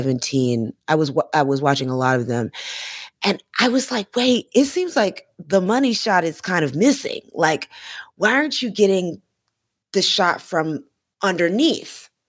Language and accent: English; Florida, United States; because I'm from Florida, and that's, you know, oftentimes what I use to refer to white people.